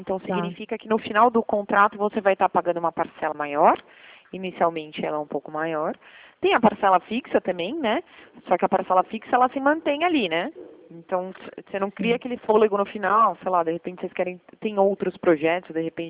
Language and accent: Portuguese; São Paulo, Brazil; Eu sou de São Paulo, particularmente, mas eu trabalho na unidade de Limeira, que é interior de São Paulo.